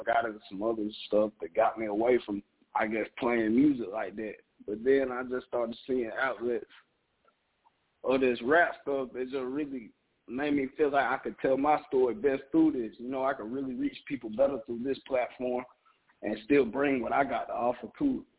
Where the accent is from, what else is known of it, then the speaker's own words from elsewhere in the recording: Georgia, United States; also born or lived in Vietnam / Griffin, Georgia; honestly, though, I lived in Griffin, Georgia for a long time, but I'm really from Pike County, but I was born in Vietnam, if that makes sense.